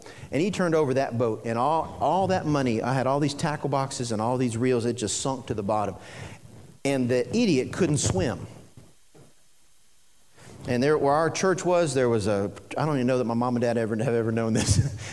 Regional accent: Florida, United States; You know, I grew up in Florida.

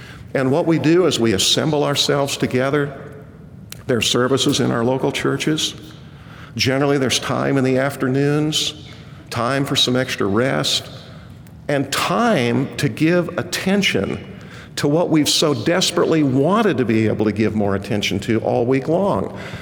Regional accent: Kansas, United States; I grew up in Kansas. We very often had a bird dog.

